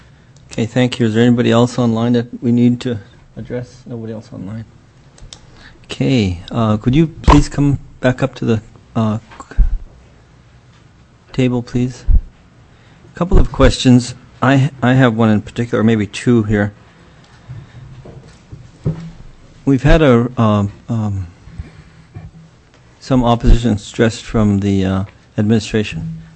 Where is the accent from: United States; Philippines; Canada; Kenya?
United States; Angoon, Alaska; I mean, that's also true in my hometown of Angoon.